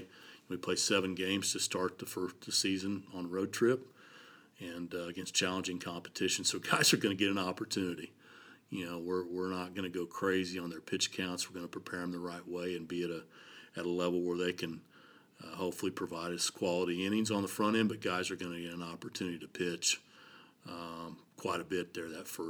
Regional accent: Wellington, Kansas, United States; Growing up in Wellington, Kansas, and playing football and basketball, and you come to Wichita State

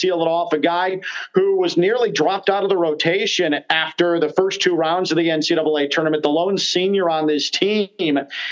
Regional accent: Chicago, Illinois, United States; I'm a Midwesterner from the Chicago area. He is, while he's a Hoosier, blech, he's a fellow Midwesterner like myself. We have the same basketball sensibilities, grew up in Big Ten country

